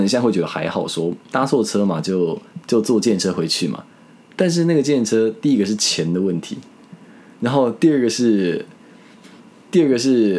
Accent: Taiwan; now in Japan; 我来自健保之国吗？我在台湾看一次流感我是200块

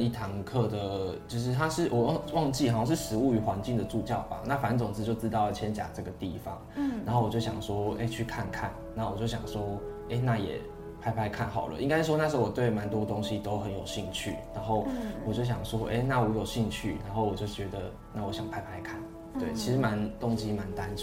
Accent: southern Taiwan, Taiwan; 因为 我在南部长大

